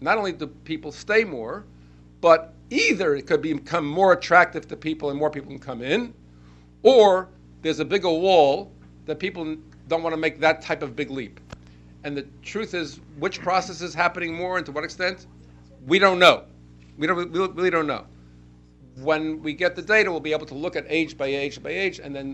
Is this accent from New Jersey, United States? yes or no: no; Brooklyn, New York, United States; I was raised in Judea Center, Brooklyn, on Bedford Avenue in Brooklyn.